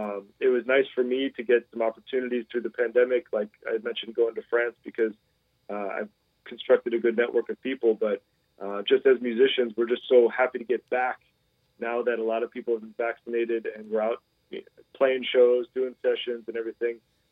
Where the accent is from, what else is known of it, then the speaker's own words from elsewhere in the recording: Midwest, United States; And so because I grew up in the Midwest, I've always considered it my home base.